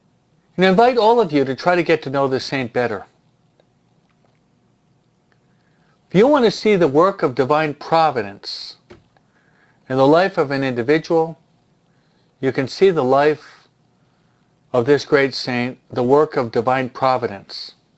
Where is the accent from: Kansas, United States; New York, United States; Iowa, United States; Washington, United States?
New York, United States; Being a New Yorker myself, it's true.